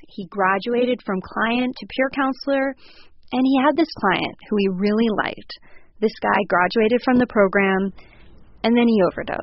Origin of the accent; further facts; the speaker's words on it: Los Angeles, California, United States; growing up, my mom would go to meetings of Alcoholics Anonymous, AA, in my hometown of Los Angeles.